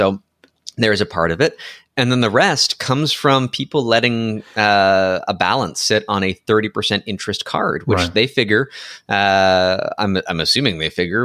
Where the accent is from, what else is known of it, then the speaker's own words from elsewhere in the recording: Canada; that's not going to change for me here as a Canadian, because I can't get one of these cards